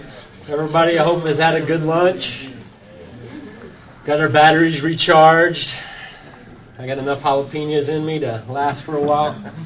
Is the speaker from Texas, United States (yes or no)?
yes; Dallas, Texas, United States; obviously we're from Dallas, and I did most of my drinking, 90% of my drinking was in Dallas.